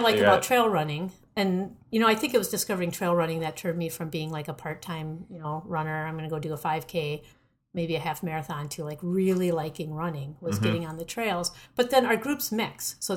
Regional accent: Bloomington, Minnesota, United States; Yeah, I grew up in Bloomington playing out in the woods. Back then it was much more rural. Like I used to walk past a farm to go to my elementary school.

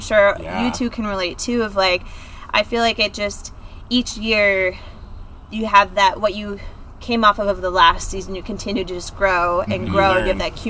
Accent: Fridley, Minnesota, United States; also born or lived in United Kingdom; I grew up in Fridley, Minnesota for the most of my life. Before that, moved around a lot. I was born in the UK.

